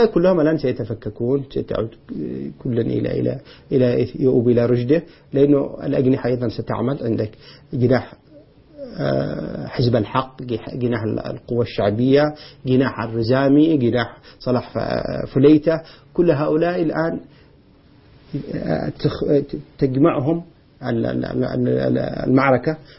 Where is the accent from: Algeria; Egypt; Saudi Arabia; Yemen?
Yemen; كل واحد يعني يعبي من كيسه على ما يقول عندنا في اليمن